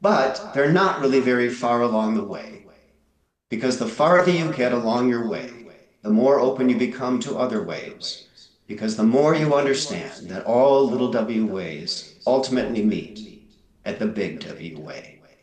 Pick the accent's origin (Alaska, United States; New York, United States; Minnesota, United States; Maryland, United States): Minnesota, United States; Minneapolis–Saint Paul; for me growing up in Minnesota's Twin Cities, it was a liberal Lutheran way.